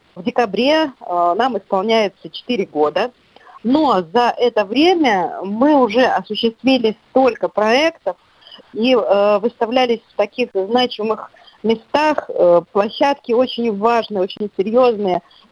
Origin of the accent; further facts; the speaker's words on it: Belarus; born there; как вот уроженка Беларуси